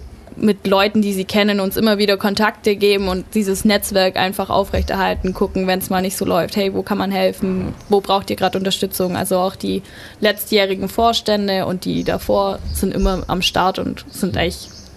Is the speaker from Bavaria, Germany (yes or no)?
no; Laupheim, Baden-Württemberg, Germany; ich bin 20 Jahre alt und komme aus Laupheim und studiere jetzt seit Oktober in Kempten Sozialwirtschaft.